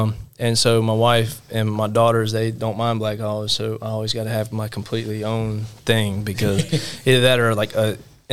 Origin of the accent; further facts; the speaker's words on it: Charlotte, North Carolina, United States; And growing up in Charlotte, it was the ECHL, which was the league right below the NHL.